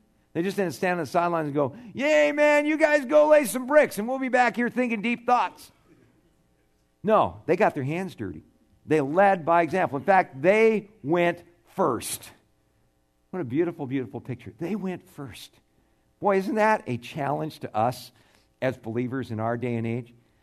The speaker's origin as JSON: {"language": "English", "town": "Tucson", "region": "Arizona", "country": "United States", "said": "hey, I'm from Tucson, Arizona. I don't even live here, but I'm here as fellowship."}